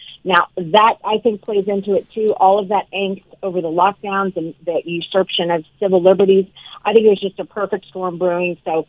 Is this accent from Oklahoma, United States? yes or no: yes; Oklahoma, United States; also born or lived in New York City; came back to my home state of Oklahoma just because I was looking for somewhere safe to go